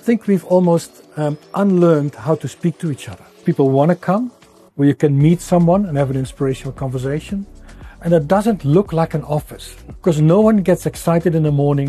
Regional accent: Netherlands; English is a second language; moved away as an adult; now in South Africa; My accent gives me away. I'm Dutch. So that will be forever clear that there's an accent. So let me get it out of the way. I'm Dutch. Came to South Africa in about 2010.

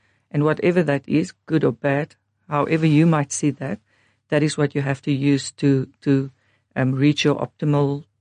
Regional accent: Cape Town, Western Cape, South Africa; So I grew up in Cape Town. I had a wonderful family, stable, secure, loving family there, but very poor.

